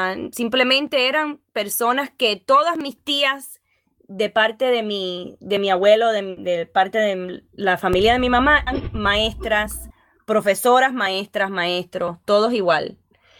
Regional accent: Florida, United States; moved away as an adult; Ya de vieja salí de Florida. En el 2000.

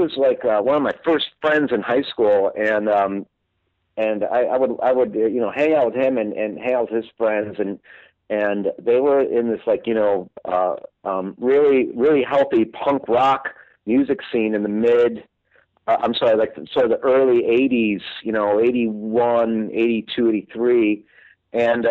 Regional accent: Chicago, Illinois, United States; that was the stuff that I grew up on the Northwest Side in Chicago, which is a very blue collar neighborhood.

